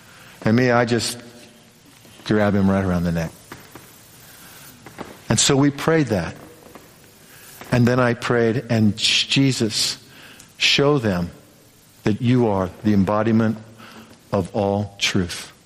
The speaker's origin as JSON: {"language": "English", "country": "United States", "said": "But I said, I want you to know, as an American, you're my friend."}